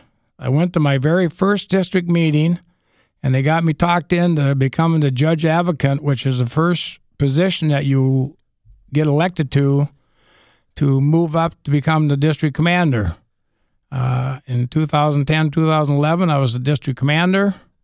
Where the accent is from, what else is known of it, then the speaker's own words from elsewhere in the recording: Cannon Falls, Minnesota, United States; Spent many years in my hometown, Cannon Falls, Minnesota.